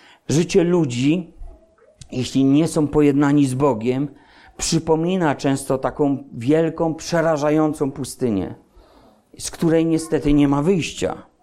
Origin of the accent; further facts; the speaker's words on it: Silesian Voivodeship, Poland; No wiecie, ja ze Śląska, morze, a dla niego?